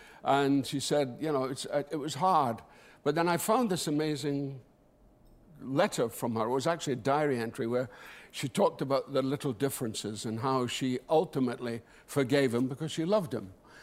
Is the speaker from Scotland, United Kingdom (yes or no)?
yes; Dundee, Scotland, United Kingdom; This is in Dundee, my hometown.